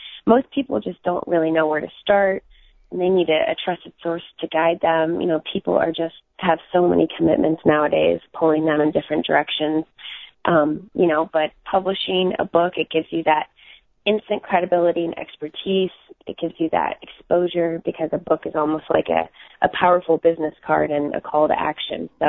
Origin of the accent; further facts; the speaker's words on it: Kansas City, Missouri, United States; I grew up in Kansas City, and there was a point where I think we had, you know, like 10 pets, and I was allergic to all of them.